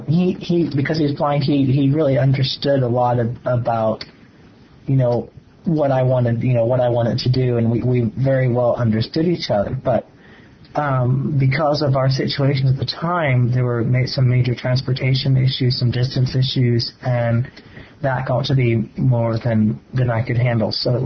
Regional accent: Ohio, United States; I'm from Ohio.

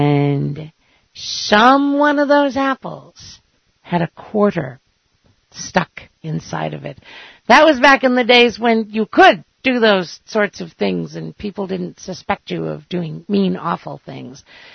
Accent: New England, United States; I grew up in New England, so Halloween was always pretty darn cold.

